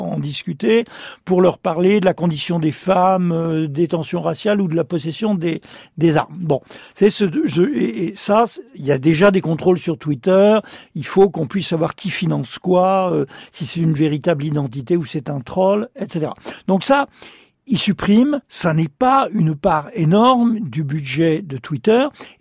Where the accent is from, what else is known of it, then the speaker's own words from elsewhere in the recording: France; en tant que Français